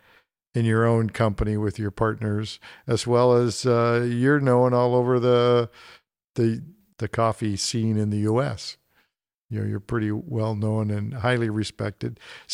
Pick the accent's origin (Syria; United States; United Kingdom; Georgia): United States; California; because we come from the San Joaquin Valley, you know, small town roots relatively.